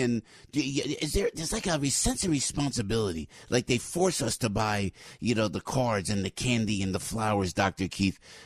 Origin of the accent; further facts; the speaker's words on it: Naples, Campania, Italy; You know, we Italians, especially when we come from Naples, we lead with our heart.